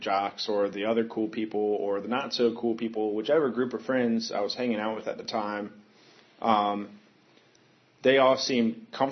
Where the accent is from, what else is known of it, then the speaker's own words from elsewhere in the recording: Mechanicsville, Virginia, United States; So I grew up in Richmond, and or outside of Richmond in Mechanicsville